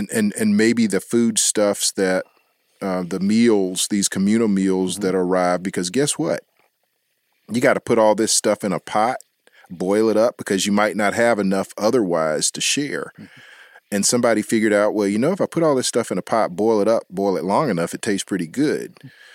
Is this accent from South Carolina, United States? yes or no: yes; Edgefield, South Carolina, United States; Well, growing up in Edgefield, there was this little place in North Augusta that Mom and Daddy would stop.